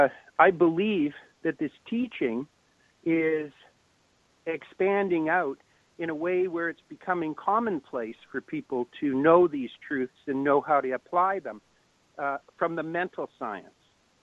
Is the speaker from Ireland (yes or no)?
no; Kelowna, British Columbia, Canada; also born or lived in Southern California; up from Southern California, where I was living and where I'd been educated, and I came back up to my hometown of Kelowna, and I walked inside a grade 3 classroom to teach my first class.